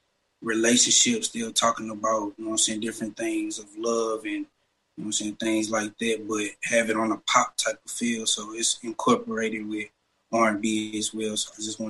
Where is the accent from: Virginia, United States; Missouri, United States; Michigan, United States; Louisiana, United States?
Missouri, United States; St. Louis; I'm from St. Louis, Missouri.